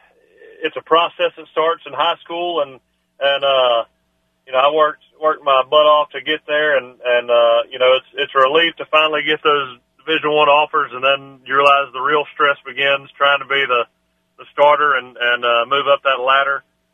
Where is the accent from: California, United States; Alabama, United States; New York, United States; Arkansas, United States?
Alabama, United States; getting to Alabama, my hometown school